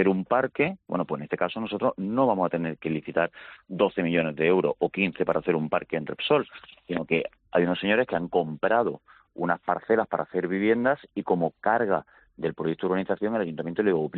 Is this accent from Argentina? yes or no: no; Málaga, Andalusia, Spain; somos todos los malagueños